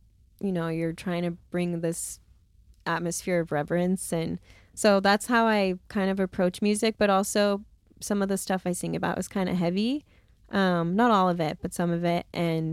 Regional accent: Phoenix, Arizona, United States; Yeah, I grew up in Phoenix. I grew up on the west side in a big barrio called Maryvale.

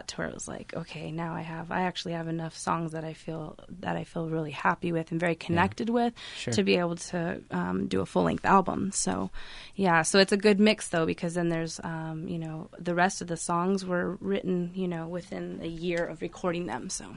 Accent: Tucson, Arizona, United States; also born or lived in Ajo; I think I'm from Tucson. I was born in Ajo. We moved here when I was like 3, I think, or so.

